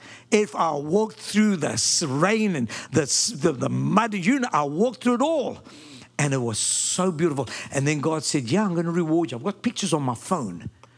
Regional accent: South Africa; Because I was brought up in South Africa bare feet.

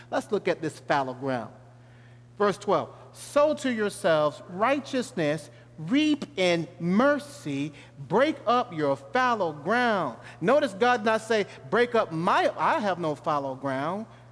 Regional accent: Georgia, United States; And as a boy growing up in Georgia, we used to have a little garden.

